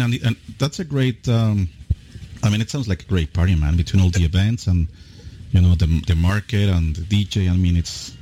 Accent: Mexico; we're both from Mexico.

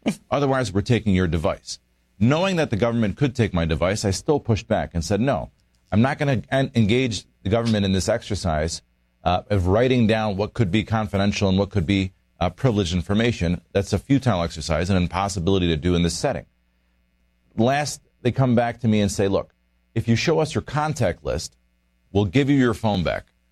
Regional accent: Detroit, Michigan, United States; born there; I was born in Detroit, Michigan.

